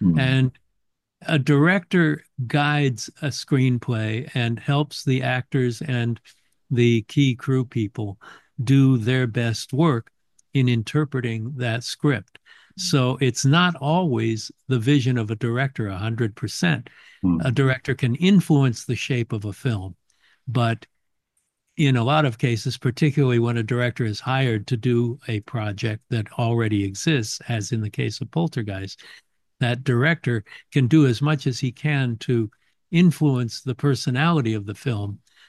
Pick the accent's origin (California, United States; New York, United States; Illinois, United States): California, United States; San Fernando Valley; And I was brought up in the San Fernando Valley.